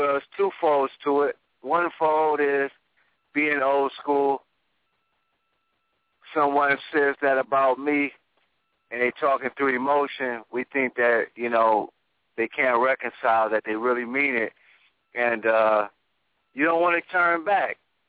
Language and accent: English; Cleveland, Ohio, United States; I should say we, because I'm from Cleveland, and I've seen heartaches.